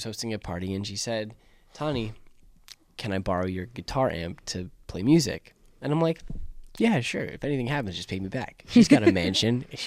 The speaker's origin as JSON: {"language": "English", "town": "Toronto", "region": "Ontario", "country": "Canada", "said": "I'm from Toronto originally, right?"}